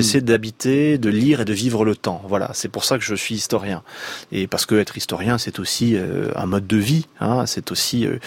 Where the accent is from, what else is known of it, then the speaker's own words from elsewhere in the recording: France; moi donc, en tant que Français